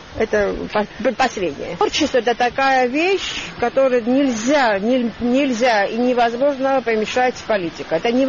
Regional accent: Tskhinvali, Shida Kartli, Georgia; also born or lived in Tbilisi; Я родилась в Тбилиси, но выросла в Цхинвале.

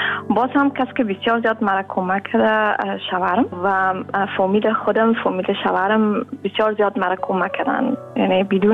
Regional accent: Kabul, Afghanistan; also born or lived in Pakistan; now in Netherlands

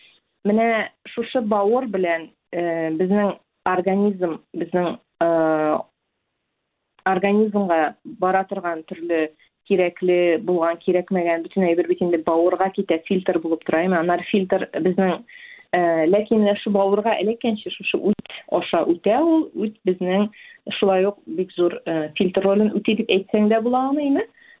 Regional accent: Kukmor, Tatarstan, Russia; безнең Кукмар аякларында бик нык шәл бәйләү бик популяр иде. Шәл бәйләүчеләр бик атаклы шәл бәйләүчеләр безнең яклардан чыккан.

